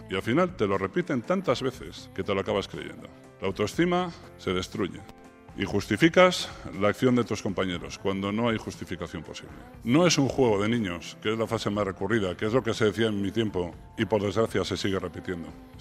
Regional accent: Getxo, Basque Country, Spain; Yo soy de Guecho. ¿Conocéis alguno Guecho? Pues hay unos acantilados enormes. Es un paisaje precioso

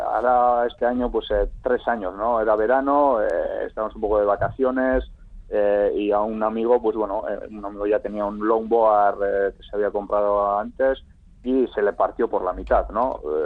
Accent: Lekeitio, Basque Country, Spain; Nosotros somos de Lekeitio, un pueblo pequeñito en la costa

